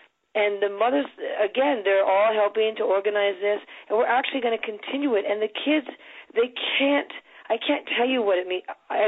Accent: Manhattan, New York, United States; moved away as an adult; now in California, United States; I grew up in Manhattan my whole life till I was 31 or something.

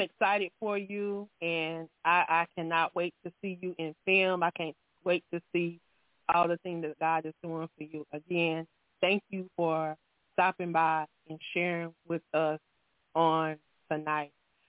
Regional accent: Anderson, South Carolina, United States; my hometown.

